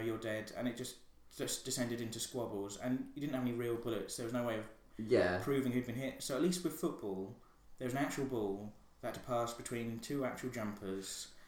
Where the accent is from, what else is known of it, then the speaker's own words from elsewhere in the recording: Flitwick, East of England, United Kingdom; I grew up in Bedfordshire.